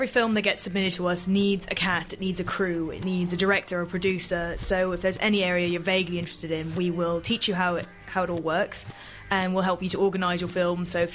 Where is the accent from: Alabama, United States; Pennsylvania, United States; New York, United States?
New York, United States; now in United Kingdom; Originally from the States, New York, but I moved to England in 92.